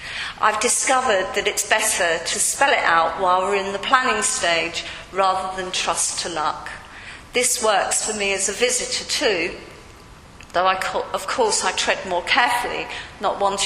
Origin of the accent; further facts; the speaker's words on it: Rye, South East England, United Kingdom; Because although I grew up in Rye, which at best could be described as safe and containing, and at worst suffocating, I also knew there was a world outside of Rye, and I was determined to see some of it.